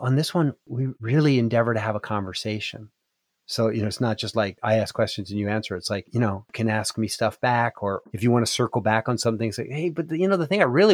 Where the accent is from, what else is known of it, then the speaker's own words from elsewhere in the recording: Philadelphia, Pennsylvania, United States; Yeah, I'm from Philadelphia originally.